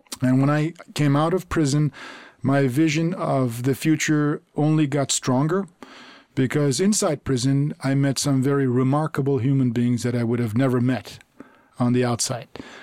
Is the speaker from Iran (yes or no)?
yes; Iran; I was born and raised in Iran